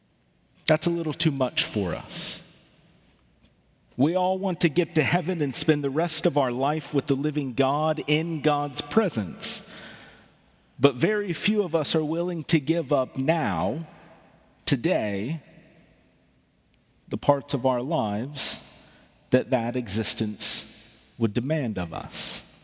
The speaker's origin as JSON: {"language": "English", "region": "Arkansas", "country": "United States", "tie": "born or raised there", "said": "Growing up in Arkansas, we didn't really have choral or classical music."}